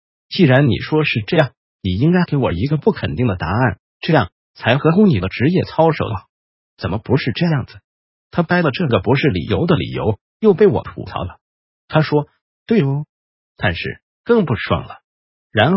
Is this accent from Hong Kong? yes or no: no; Taiwan; 因为我们台湾人很害怕罪恶感，很害怕被指责